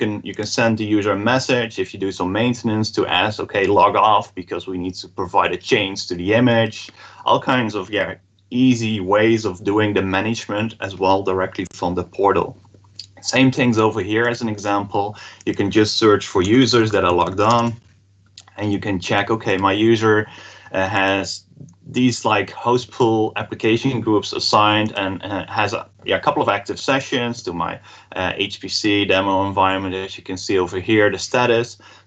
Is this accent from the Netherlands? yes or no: yes; Netherlands; English is a second language; So I'm from the Netherlands. So let's pick here West Europe as an example, or North Europe as an example.